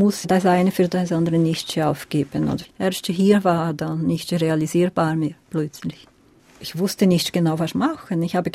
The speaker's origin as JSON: {"language": "German", "region": "São Paulo", "country": "Brazil", "moved": "as an adult", "lives_now": "Switzerland", "said": "Also ich habe studiert und dann habe ich noch gearbeitet für eine Weile. Dann bin ich von São Paulo in die Schweiz gekommen."}